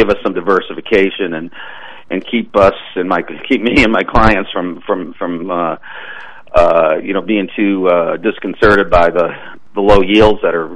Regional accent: Boston, Massachusetts, United States; I grew up in the Boston area, and so all those companies were around me

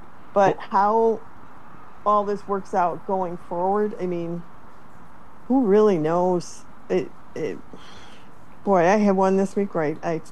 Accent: Chicago, Illinois, United States; Yeah, we're from Chicago. We know how this goes.

